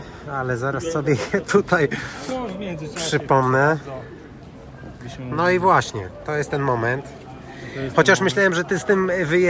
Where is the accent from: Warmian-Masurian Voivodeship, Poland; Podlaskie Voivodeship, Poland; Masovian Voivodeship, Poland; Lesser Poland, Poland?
Masovian Voivodeship, Poland; Warsaw; ale stwierdziłem, chojrak z Warszawy, mogę sobie na to pozwolić.